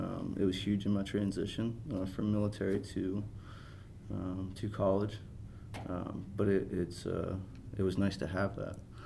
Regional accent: East Coast, United States; I mean, we're from the East Coast.

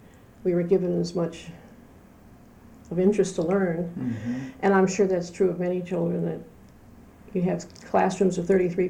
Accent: Deerfield, Illinois, United States; also born or lived in Highland Park; Well, I was from a small town in Illinois, northern Illinois, name of Deerfield. But I was born in Highland Park next door because Deerfield did not have a hospital.

